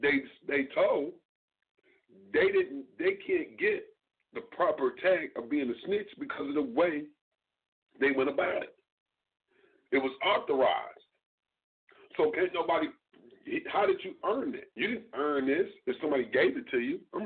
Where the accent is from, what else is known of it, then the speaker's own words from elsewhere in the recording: Chicago, Illinois, United States; I've seen incidents where some dudes, and this is in my hometown, Chicago.